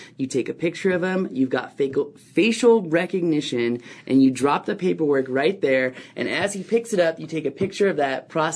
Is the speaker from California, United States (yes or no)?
no; Virginia, United States; this just happened in my home state of Virginia